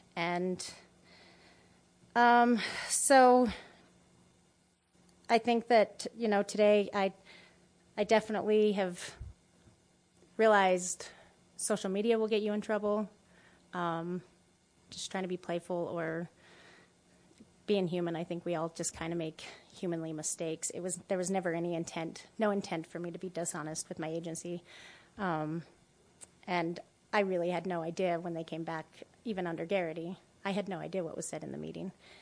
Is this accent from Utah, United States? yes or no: yes; Moab, Utah, United States; But there's my home. I was born and raised in Moab.